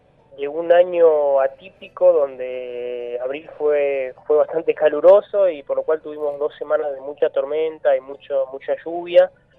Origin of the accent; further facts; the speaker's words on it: Las Heras, Argentina; now in La Plata, Argentina; nacimos en Las Heras los tres, nos criamos ahí, nos conocimos, en ese momento la localidad era mucho más chica de lo que es ahora.